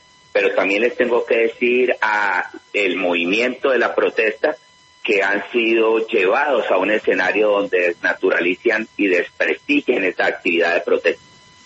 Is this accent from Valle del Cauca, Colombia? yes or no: yes; Cali, Valle del Cauca, Colombia; sé que como sociedad y como caleños vamos a recuperar esto en pocos meses